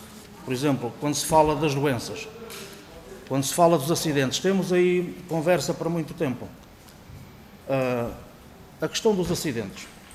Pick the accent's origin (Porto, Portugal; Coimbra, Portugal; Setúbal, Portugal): Coimbra, Portugal; Oliveira do Hospital; Eu, por exemplo, eu sou da Oliveira do Hospital